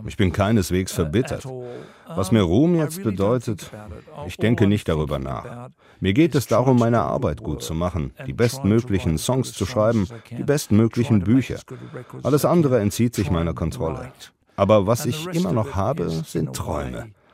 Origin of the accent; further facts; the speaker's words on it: Brisbane, Queensland, Australia; German is a second language; Ich bin in Brisbane aufgewachsen und kann mich noch an die Sommermonate meiner Jugend erinnern, in den 60ern und 70ern.